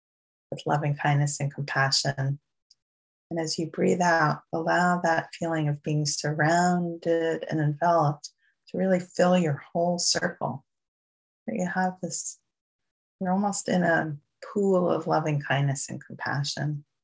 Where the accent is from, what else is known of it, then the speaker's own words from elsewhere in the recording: New York, United States; accent: New York; That was my New York accent popping out.